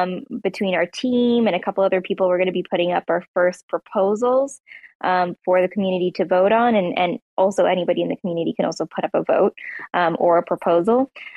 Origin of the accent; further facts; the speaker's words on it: Ontario, Canada; now in Mexico; we are all from Ontario, Canada. We all met online, though, interestingly enough, even though we were like grew up like an hour or two from each other.